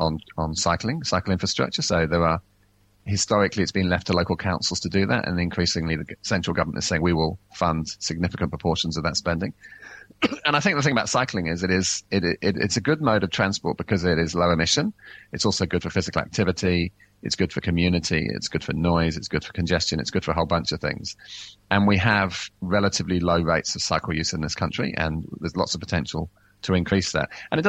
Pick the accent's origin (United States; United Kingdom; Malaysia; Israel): United Kingdom; England; I grew up in England. We never had this sort of heat.